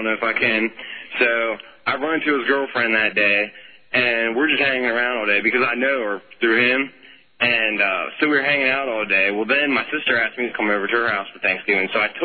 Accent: Pennsylvania, United States; I'm actually from Wolfordburg, Pennsylvania, but I work out of Gaithersburg.

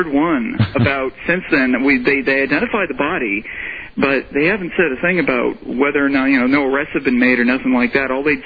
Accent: York, Pennsylvania, United States; I'm from York, Pennsylvania, or right. Rather I'm transplanted down here.

